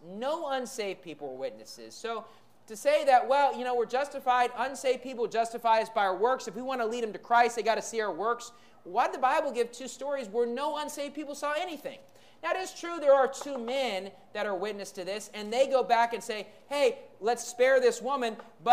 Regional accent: United States; now in Philippines; Look, I love the United States. I grew up in the United States.

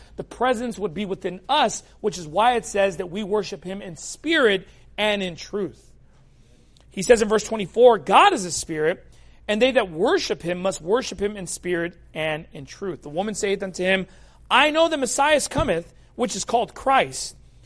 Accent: Long Beach, California, United States; I grew up in Long Beach, California, and I experienced a lot of racism from black people specifically.

